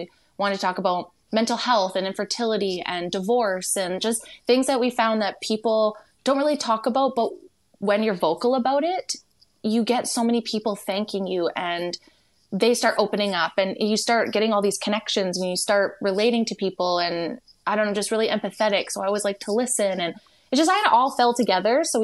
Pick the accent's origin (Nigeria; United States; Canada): Canada; British Columbia; I'm from a province called British Columbia. I live in the Okanagan Valley. So that's kind of like the California of Canada is what usually people refer it to. It's kind of like a wine country, cannabis country, all lakes and mountains and trees and nature.